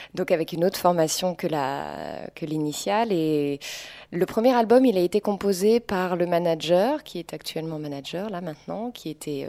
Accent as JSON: {"language": "French", "town": "Paris", "region": "Île-de-France", "country": "France", "said": "Nous, on vient de Paris. La plupart, je pense à tout le monde, du coup, là, dans le groupe, à tout l'effectif au complet. On est tous parisiens."}